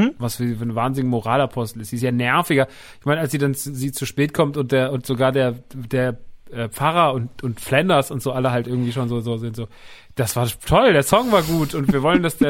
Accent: Rodgau, Hesse, Germany; ich komme aus dem Rottgau.

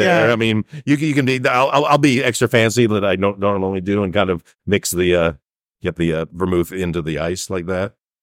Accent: United States; First of all, I'm an American, and so clearly we love our ice.

